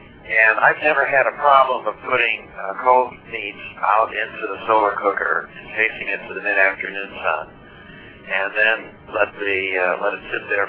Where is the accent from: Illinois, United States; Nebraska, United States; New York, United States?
Illinois, United States; Chicago; I was born and raised in Chicago